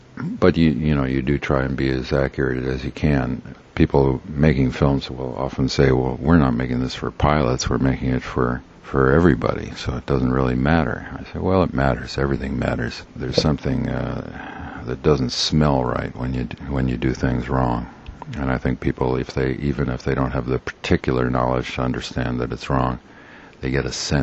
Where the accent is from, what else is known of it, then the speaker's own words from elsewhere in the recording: Chicago, Illinois, United States; I had always been fascinated by airplanes and had no access to them when I was a kid growing up in Chicago.